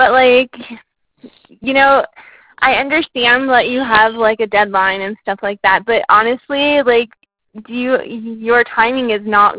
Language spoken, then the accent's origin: English; Toronto, Ontario, Canada; I'm from Canada, yes, but, like, I have never lived in a place that you cannot go to the store for, like, 3 or 4 days because the weather's so bad.